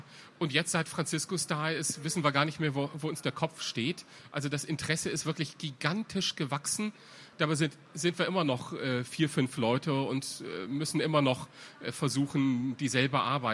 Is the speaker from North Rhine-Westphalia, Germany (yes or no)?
yes; North Rhine-Westphalia, Germany; now in Vatican City; Ich komme aus der Nähe von Bonn